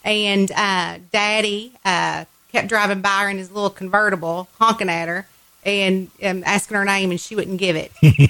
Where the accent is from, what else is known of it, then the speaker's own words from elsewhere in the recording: Nicholasville, Kentucky, United States; moved away; we just had a good time growing up in Nicholsville. It's so small then, but now when I come back, it's so big, and, you know, they're all still here.